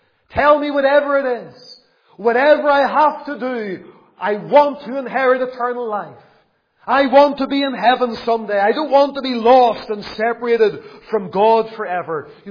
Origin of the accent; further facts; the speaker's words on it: Lisburn, Northern Ireland, United Kingdom; I can remember as a little boy growing up in Lisburn, attending church on a Sunday